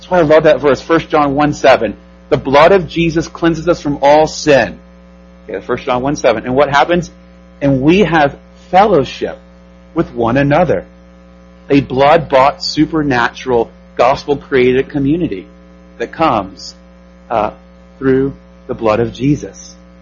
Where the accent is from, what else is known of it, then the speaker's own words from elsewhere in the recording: Texas, United States; that I had never seen before in any church body that I experienced growing up in Texas.